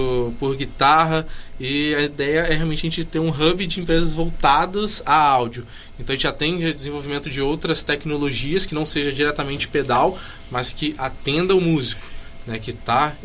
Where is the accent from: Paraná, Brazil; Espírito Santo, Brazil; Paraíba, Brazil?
Espírito Santo, Brazil; Então, a gente é capixaba, daqui a galera tem que conhecer mais